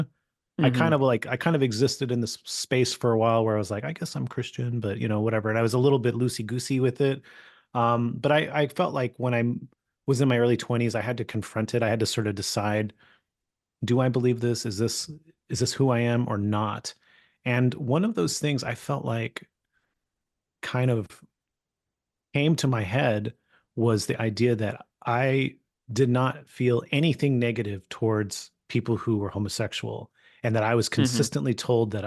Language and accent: English; California, United States; I have no connection to Long Island. I grew up in California